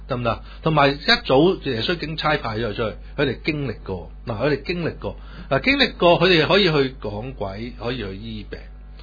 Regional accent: China; 就係我哋中國人最講嘛，唔靚嘛

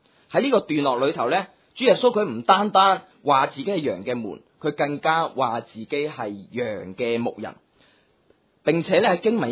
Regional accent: Hong Kong; 呢啲亦都大部分咧我哋香港人翻工嘅时候咧会有嘅心态嚟嘅

